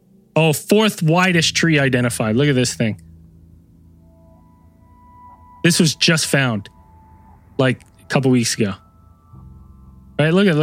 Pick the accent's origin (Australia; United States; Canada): Canada; But as a Canadian, I can speak for all Canadians